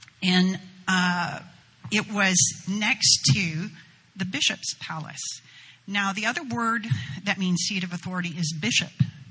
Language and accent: English; United States; I'm like, I'm sorry, I'm American.